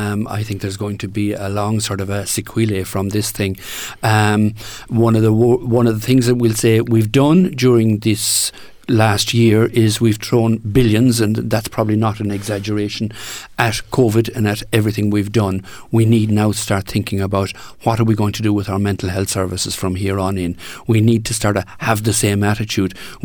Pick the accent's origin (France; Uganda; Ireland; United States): Ireland; that's not something we as Irish people are great at doing.